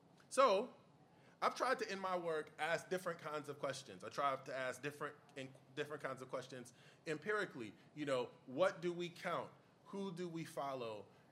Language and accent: English; Chicago, Illinois, United States; In part because I'm from Chicago, and if you compliment me too much, I get a little edgy.